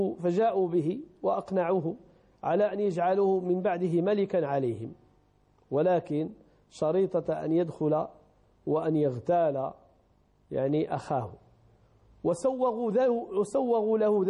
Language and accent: Arabic; Morocco; يعني بحال كأن قبيلة من القبائل عندنا في المغرب